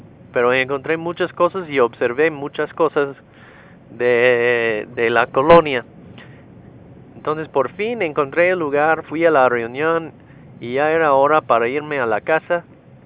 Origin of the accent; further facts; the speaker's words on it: United States; Spanish is a second language; now in Mexico City, Mexico; siendo gringo, en la Ciudad de México no te va a sorprender que me pierdo mucho